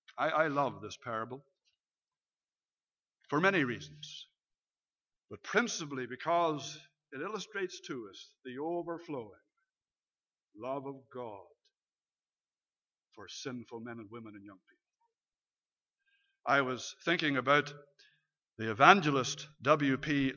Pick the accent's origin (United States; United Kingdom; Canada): Canada; I'm Canadian. My own people make fun of me. Imagine that. My people make fun of me in the way in which I pronounce Bangor.